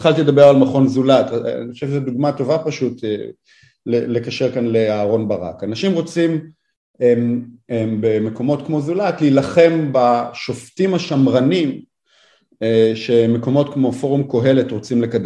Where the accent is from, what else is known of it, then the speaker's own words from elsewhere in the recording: Germany; אני בתור אזרח גרמני שייך לעם הגרמני.